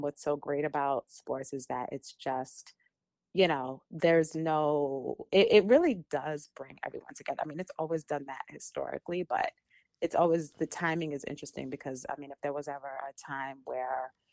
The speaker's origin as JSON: {"language": "English", "region": "New York", "country": "United States", "lives_now": "Los Angeles, United States", "said": "I'm no longer in New York, guys. I am a New Yorker and I'm going to hold on to that as long as I can. But I'm based in Los Angeles"}